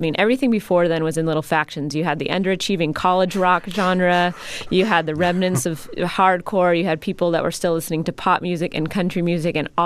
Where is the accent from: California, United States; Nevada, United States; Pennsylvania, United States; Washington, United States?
Washington, United States; Seattle; I grew up in Seattle, so … was a band that I had seen before they became huge.